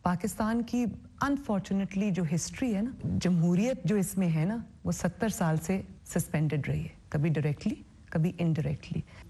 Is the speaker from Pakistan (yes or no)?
yes; Pakistan; मैं साथ साथ एक पाकिस्तानी हूँ